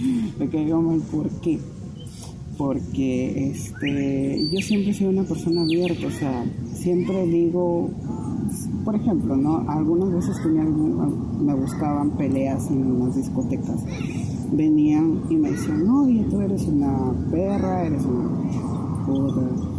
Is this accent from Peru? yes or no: yes; Piura, Peru; Yo soy de Piura. Del norte.